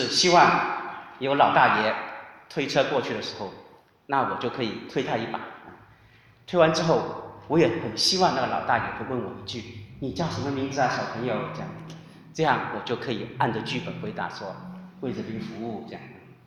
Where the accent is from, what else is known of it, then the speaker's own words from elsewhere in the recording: China; 小时候在中国生活的时候